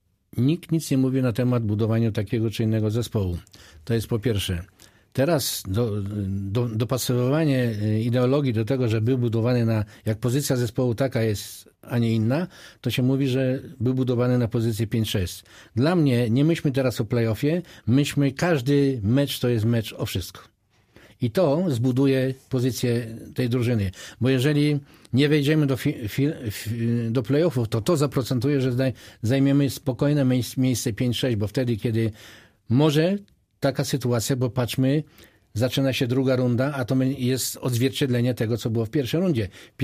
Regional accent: Zielona Góra, Lubusz Voivodeship, Poland; jestem zielonogórzaninem z krwi i kości, też pracowałem w Lesznie i też pracowałem w Gorzowie.

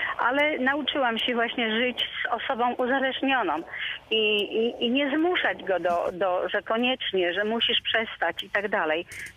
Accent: Witnica, Lubusz Voivodeship, Poland; bo jestem z Witnicy, Witnica, Gorzów

